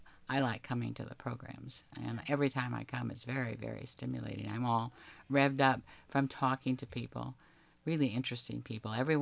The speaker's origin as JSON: {"language": "English", "town": "Davis", "region": "California", "country": "United States", "said": "I'm from Davis, California."}